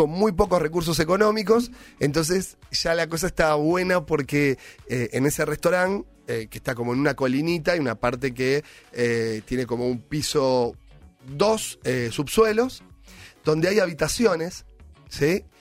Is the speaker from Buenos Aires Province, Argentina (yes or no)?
yes; Temperley, Buenos Aires Province, Argentina; now in Buenos Aires, Argentina; Si bien hace años que vivo en Capital, nací en Temperley. Entonces soy un pibe de barrio, Temperley callejero.